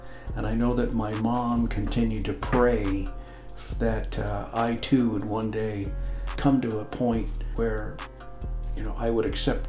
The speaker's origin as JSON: {"language": "English", "town": "Fallbrook", "region": "California", "country": "United States", "tie": "born or raised there", "said": "I grew up in Fallbrook. I graduated from Fallbrook High and joined the Navy."}